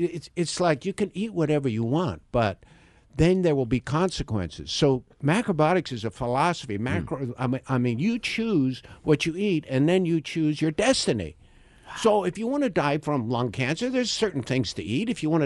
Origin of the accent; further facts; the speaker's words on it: Montana, United States; I mean, I grew up in Montana, I wanted to do that.